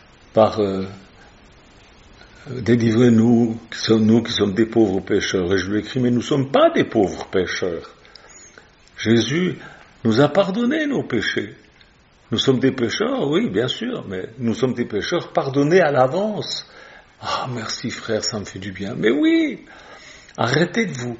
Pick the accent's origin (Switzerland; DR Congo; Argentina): Switzerland; moi je viens pas de France, je suis suisse, et en Suisse, il y a quand même